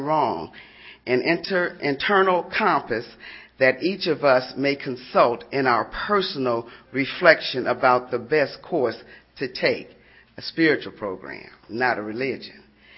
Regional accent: Wisconsin, United States; And my second time around, I'm from Wisconsin. I had went back to Wisconsin and because my mom was sick, you know. And so my sister said, well, why don't you come home?

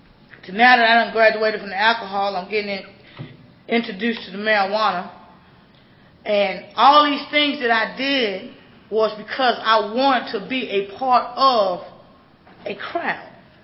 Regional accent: Elgin, South Carolina, United States; also born or lived in Brooklyn, New York; I was born in Brooklyn, New York. My mother and my grandfather, we moved down to a little town called Elgin, South Carolina. And at that time, that's where I went to school.

